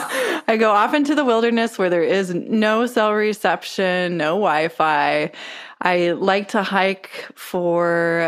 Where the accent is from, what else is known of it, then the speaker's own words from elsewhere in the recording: Pacific Northwest, United States; So most of y'all know I'm from the Pacific Northwest